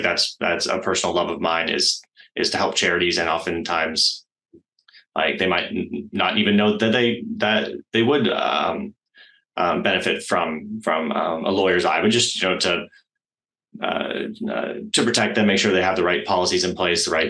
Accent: New Orleans, Louisiana, United States; also born or lived in California / Texas / Australia; I was born in New Orleans, and my dad worked for Chevron, so we got to move lots of different places: Texas, California, Australia for a bit.

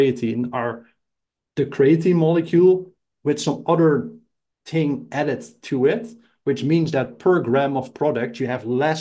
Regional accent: Netherlands; And I'm from the Netherlands where there's not that much sun.

